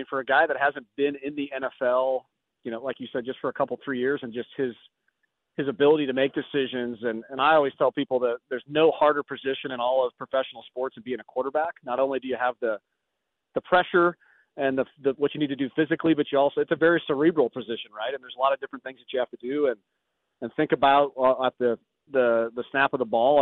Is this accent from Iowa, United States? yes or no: yes; Iowa City, Iowa, United States; this is coming from a dyed-in-the-wool Hawkeye fan here, born and raised in Iowa City and a Hawkeye